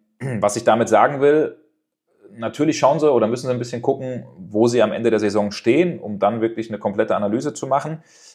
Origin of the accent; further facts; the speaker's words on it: Frankfurt, Hesse, Germany; born there; weil ich da immer ein Auge als gebürtiger Frankfurter natürlich hinwerfe